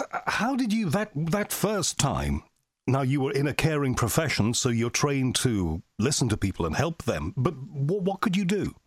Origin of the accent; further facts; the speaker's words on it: United Kingdom; speaking as one Brit to another Brit, why did you leave us?